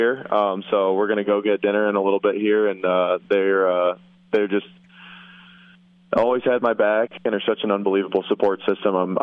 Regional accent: Grand Ledge, Michigan, United States; growing up in Grand Ledge, always grew up a Michigan State fan.

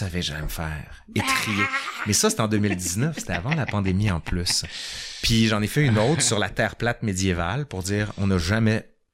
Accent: Quebec, Canada; si tu me demandes mon identité, je suis Québécois.

